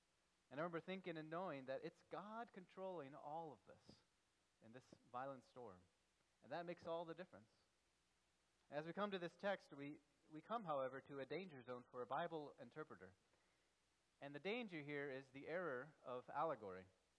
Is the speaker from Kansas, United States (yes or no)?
no; Florida, United States; As I grew up in Central Florida, we had a season every year called hurricane season.